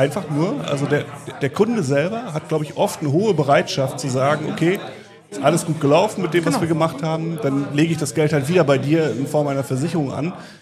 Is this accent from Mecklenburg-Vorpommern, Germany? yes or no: yes; Mecklenburg-Vorpommern, Germany; ich komme aus Mecklenburg und mein Vater ist ein richtig sturer Mecklenburger